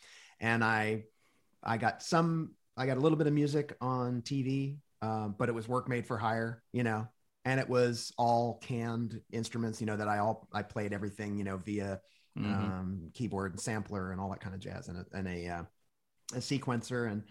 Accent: Pennsylvania, United States; also born or lived in New Jersey / Virginia Beach; Yeah, I'm from outside of Philadelphia.

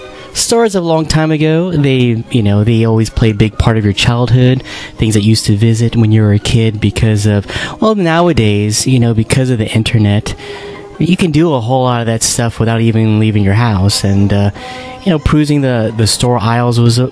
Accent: New Jersey, United States; And if you guys didn't know, we're both from New Jersey, so I don't know if you've heard of some of these stores.

